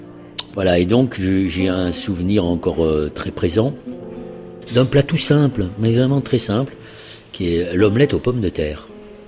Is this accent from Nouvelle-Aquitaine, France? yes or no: yes; Bordeaux, Nouvelle-Aquitaine, France; Quand je suis bordelais, j'ai été habitué avec mes copains à aller très souvent au Pays Basque.